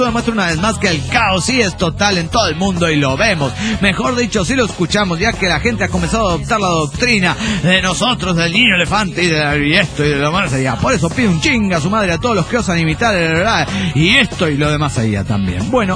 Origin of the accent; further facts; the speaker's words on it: Guadalajara, Jalisco, Mexico; de Guadalajara, Jalisco, México.